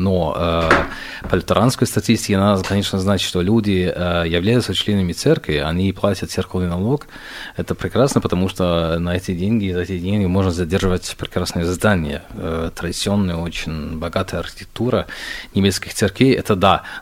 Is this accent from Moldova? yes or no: no; Germany; Да, в Германии, я же из Германии